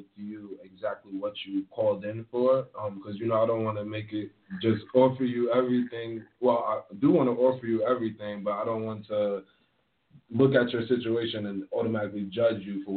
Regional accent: New York, United States; accent: New York; Okay. I'm from New York.

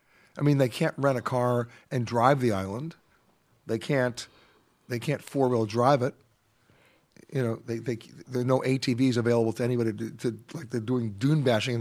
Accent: New York, United States; But remember, I'm a New Yorker.

